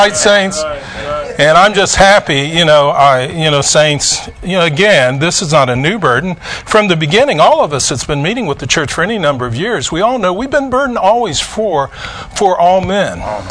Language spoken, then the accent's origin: English; Ohio, United States; I'm a guy from Ohio, but I had a summer job in Houston, Texas.